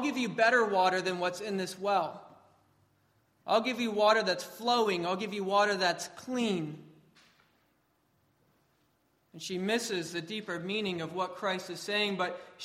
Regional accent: California, United States; I'm from Southern California, not by the ocean where it's nice and cool, but inland by the desert where it's hot. And actually the terrain in the area I grew up in is pretty similar to that historically of the land of Israel.

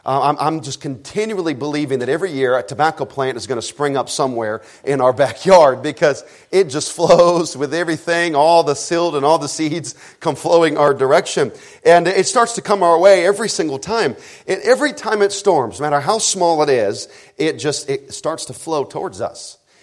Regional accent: Nebraska, United States; I'm from Nebraska, it happens all the time.

